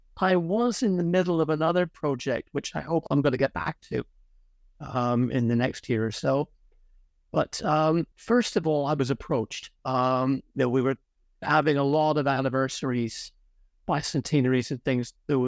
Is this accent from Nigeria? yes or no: no; Ireland; also born or lived in Connecticut, United States; I happen to have been born in the United States, actually, in Connecticut. But I'm Irish. I was largely brought up in Ireland.